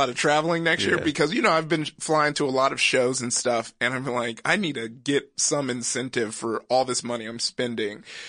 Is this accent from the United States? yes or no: yes; Compton, California, United States; But yeah, growing up in Compton, I was in Compton probably till about my sophomore year, but I started going to school in Downey at eighth grade